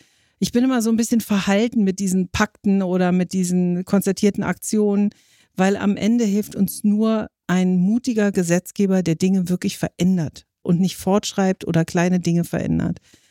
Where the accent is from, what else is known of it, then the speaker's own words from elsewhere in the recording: Berlin, Germany; also born or lived in Stuttgart; Mein Vater ist Berliner und meine Mutter kommt aus dem Schwabenland. Von daher bin ich tatsächlich in Stuttgart geboren, aber in Berlin aufgewachsen von klein auf und fühle mich auch von ganzem Herzen als Berlinerin.